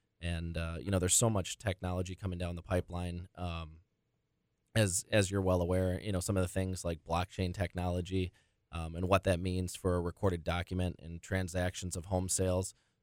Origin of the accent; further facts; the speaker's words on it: Burlington, United States; I born and raised in Burlington, still live there to this day. I'm as big of a Burlington homer as it gets.